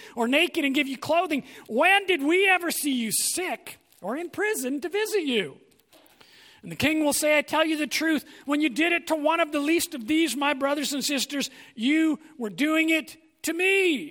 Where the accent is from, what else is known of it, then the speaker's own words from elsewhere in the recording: England, United Kingdom; I don't want to say it's because I'm an Englishman. That's my background.